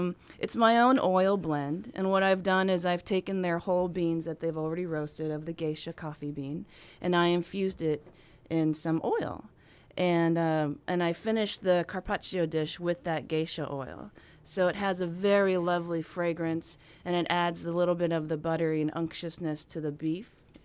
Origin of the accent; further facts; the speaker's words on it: United States; But I also have definitely American influences because I grew up in the States.